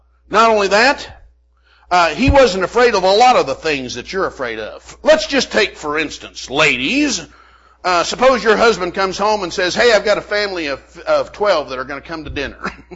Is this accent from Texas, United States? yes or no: yes; Texas, United States; Whenever I was growing up in the Texas Panhandle, we had a couple of guys that found an old haunted house out in the country.